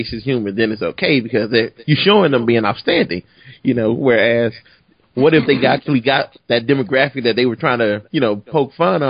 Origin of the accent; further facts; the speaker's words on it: Chicago, Illinois, United States; But growing up in Chicago watching it, I never really knew that he was a bigot until I got older.